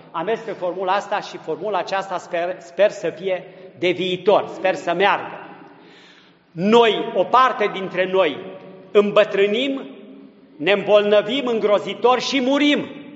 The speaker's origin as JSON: {"language": "Romanian", "region": "Transylvania", "country": "Romania", "tie": "born or raised there", "said": "după ce am făcut experiența de a merge în Transilvania, într-un sat, satul meu natal, dar n-am niciun merit în legătură cu el, decât cumva că acolo m-am născut și am copilărit."}